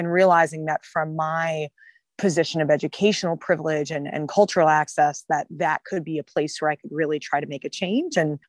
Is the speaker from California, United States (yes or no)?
yes; Los Angeles, California, United States; I grew up in Los Angeles, which is a very large and segregated city, both racially and economically.